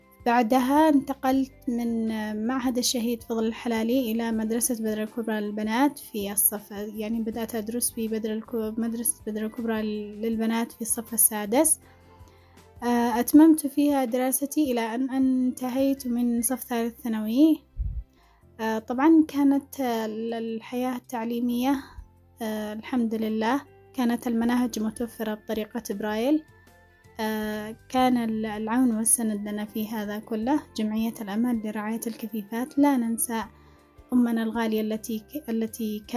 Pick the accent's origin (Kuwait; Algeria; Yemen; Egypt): Yemen; Dhamar; born there; now in Sanaa, Yemen; من مواليد محافظة ذمار، حاليا أسكن في محافظة صنعاء، كفيفة منذ الولادة